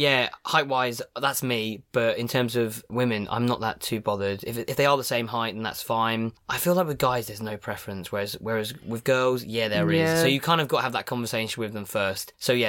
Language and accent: English; Cambridge, East of England, United Kingdom; now in London, United Kingdom; So I'm living in London at the moment, southeast, up the southeast massive. But I'm originally from Cambridge.